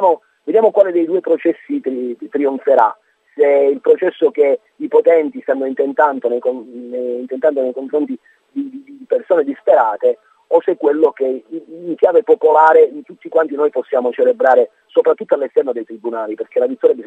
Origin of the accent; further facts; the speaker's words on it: Calabria, Italy; io da una calabrese